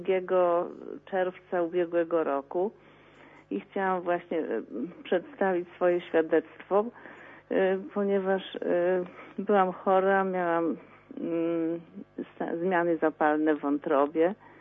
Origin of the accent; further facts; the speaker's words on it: Masovian Voivodeship, Poland; now in Warsaw, Poland; pochodzę jeszcze z Podlasia. Urodziłam się koło Sarnak. I potem liceum Prusa kończyłam w Siedlcach, a dalej to już w Warszawie jestem. Teraz jestem już na emeryturze.